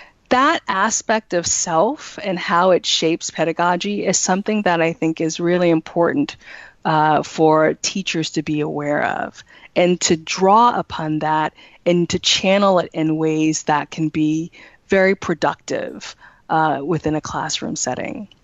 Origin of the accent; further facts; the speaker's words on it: the South, United States; I see myself, you know, as a Southerner, and the ways in which race and culture and upbringing really impact and shape the way that I teach.